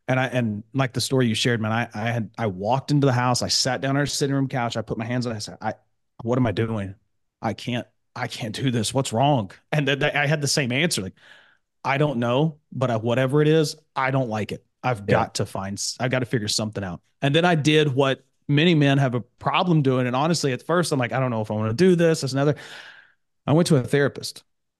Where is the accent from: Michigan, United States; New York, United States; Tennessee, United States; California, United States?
Tennessee, United States; I grew up in Northeast Tennessee, the Great Smoky Mountains. There, it's beautiful.